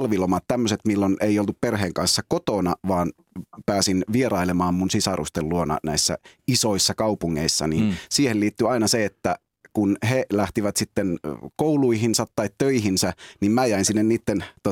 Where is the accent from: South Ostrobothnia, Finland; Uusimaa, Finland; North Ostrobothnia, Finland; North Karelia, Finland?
North Ostrobothnia, Finland; Pattijoki; Siis mähän olin kotoisin Pattijoelta, pieni paikkakunta.